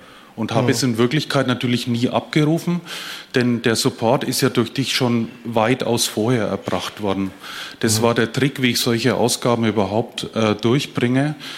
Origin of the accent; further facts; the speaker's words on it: Nuremberg, Bavaria, Germany; ich komme aus Nürnberg.